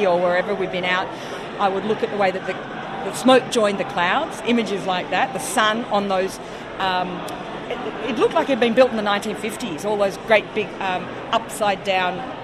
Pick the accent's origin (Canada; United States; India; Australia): Australia; I'm an Australian